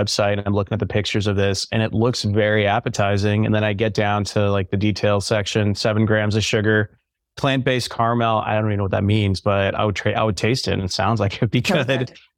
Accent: California, United States; Because as a kid growing up, I grew up in Northern California.

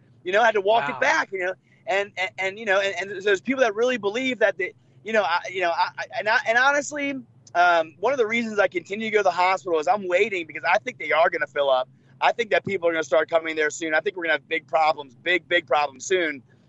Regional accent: Washington, District of Columbia, United States; I grew up in Washington, D.C., and I love that city.

